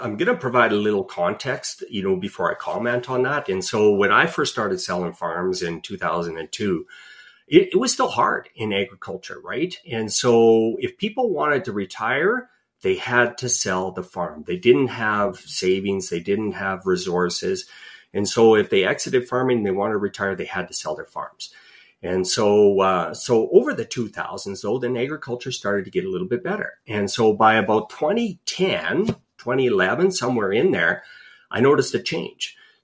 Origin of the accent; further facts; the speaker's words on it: Biggar, Saskatchewan, Canada; I'm originally from Bigger, Saskatchewan. New York is big, but this is bigger. I grew up on a straight grain farm kind of southwest of town, about 25 miles.